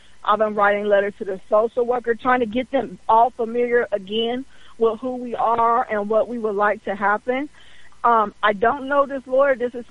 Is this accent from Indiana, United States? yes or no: no; California, United States; As much family that I can get, because I am from California.